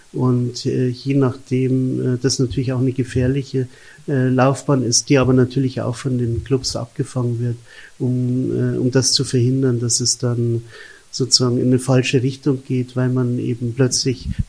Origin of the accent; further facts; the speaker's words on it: Munich, Bavaria, Germany; dass ich bin ja in München aufgewachsen